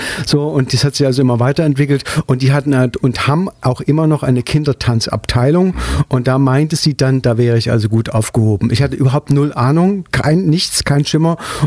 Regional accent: Altenburg, Thuringia, Germany; born there; Also ich bin in Altenburg geboren und das Altenburg ist ein Städtle, sagt mal, ne? Städtle. Wo sich die immer ein bisschen gestritten haben. Man hat es zu Sachsen gehört und man hat es zu Thüringen gehört. Auf alle Fälle ist es eine sehr schöne Stadt

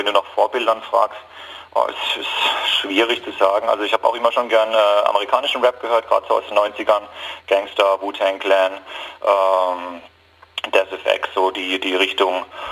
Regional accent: Bruchsal, Baden-Württemberg, Germany; also ich komme aus Bruchsal

